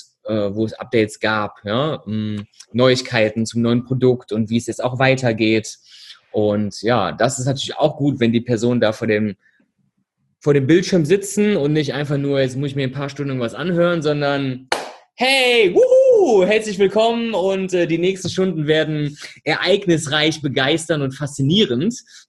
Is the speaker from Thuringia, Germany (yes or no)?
no; Berlin, Germany; now in Düsseldorf, Germany; ich bin aus Berlin.